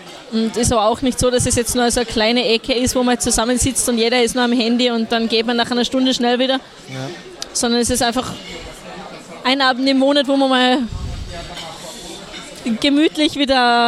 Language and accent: German; Salzburg, Austria; now in Tyrol, Austria; Also ich bin aus dem Pinzgau, also ganz hinten irgendwo hinterletztes Eck halt zwischen den Bergen. Und über den Pass rüber ist es für mich näher nach Tirol, als wenn ich in die Hauptstadt rausfahre. Sprachlich auch eher tirolerisch angesiedelt.